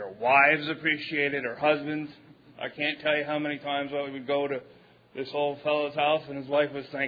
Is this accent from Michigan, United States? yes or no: no; Vermont, United States; I'm from Vermont. Real small, real rural.